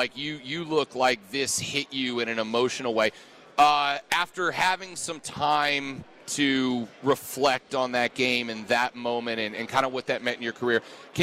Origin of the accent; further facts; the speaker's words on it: Florida, United States; I'm from Florida.